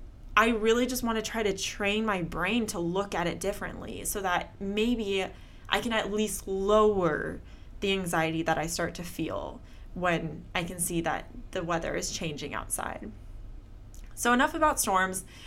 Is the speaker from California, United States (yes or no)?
no; Seattle, Washington, United States; moved away as an adult; I grew up in Seattle, for those of you that didn't know that, and so it rains pretty much year-round there.